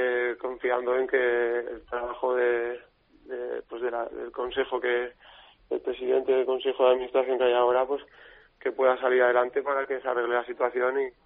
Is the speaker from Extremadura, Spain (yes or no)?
no; Huesca, Aragon, Spain; salió la oportunidad de volver a mi casa, que era yo soy de Huesca